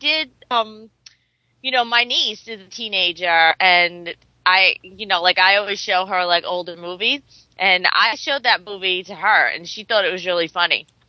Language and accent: English; United States; obviously, I grew up in America, so watching these British comedies on TV.